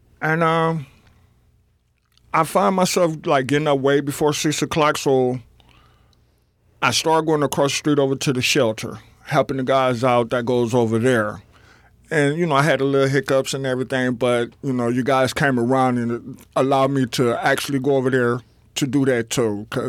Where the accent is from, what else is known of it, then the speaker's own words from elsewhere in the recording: Cleveland, Ohio, United States; I let him know I was from Cleveland, and then come to made me feel a little bit better.